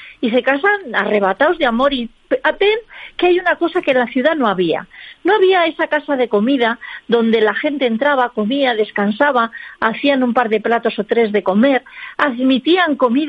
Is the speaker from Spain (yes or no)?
yes; Spain; pero como yo soy de España, yo cuento la mía.